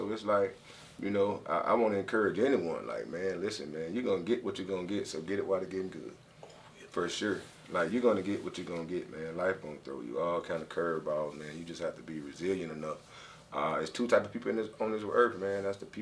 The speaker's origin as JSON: {"language": "English", "town": "Tallahassee", "region": "Florida", "country": "United States", "tie": "born or raised there", "said": "Of course, it's not riddled with complete success stories. Of course, I grew up in Tallahassee."}